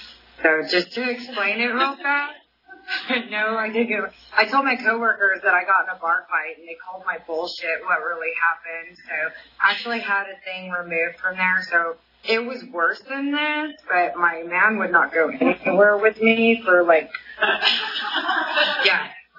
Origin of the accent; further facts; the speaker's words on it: Merced, California, United States; also born or lived in Oceanside; I was born in Oceanside, but when I was around 7, we ended up going to Merced because that's where my parents are originally from.